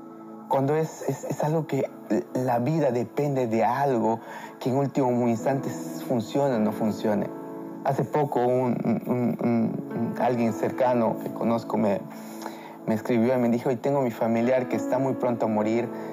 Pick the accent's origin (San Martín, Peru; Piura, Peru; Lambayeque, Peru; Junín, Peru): San Martín, Peru; Tarapoto; yo había venido 4 meses antes a Lima, yo soy de la Amazonía, de Tarapoto, una ciudad de la Amazonía de Perú.